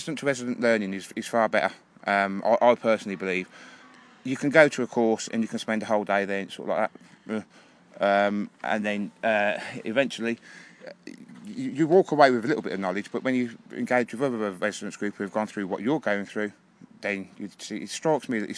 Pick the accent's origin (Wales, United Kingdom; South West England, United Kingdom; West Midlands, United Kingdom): West Midlands, United Kingdom; Birmingham; from Roman Way Estate in Edgbaston.